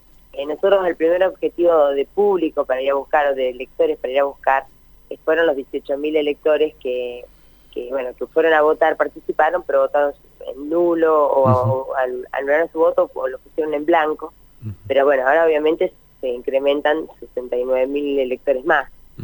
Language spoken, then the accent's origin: Spanish; Allen, Río Negro, Argentina; Yo soy de Allen, una zona con la producción frutícola como bandera